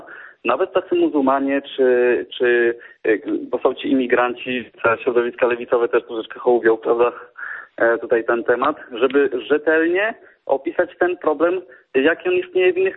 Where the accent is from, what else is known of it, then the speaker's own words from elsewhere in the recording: Subcarpathian Voivodeship, Poland; jestem z Podkarpacia.